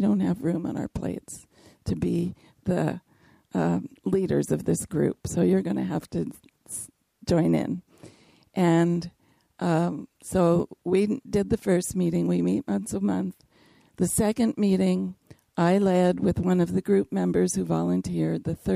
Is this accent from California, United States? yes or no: yes; Sacramento, California, United States; from Sacramento, which is east of the East Bay, east of the Bay Area.